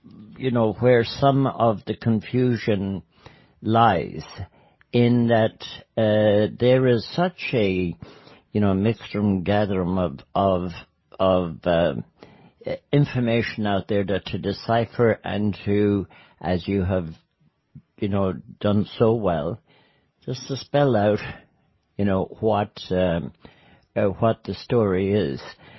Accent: Connacht, Ireland; I'm from Mayo

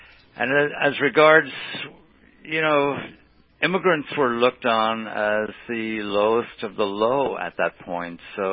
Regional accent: Ireland; I grew up on African-American music in Ireland

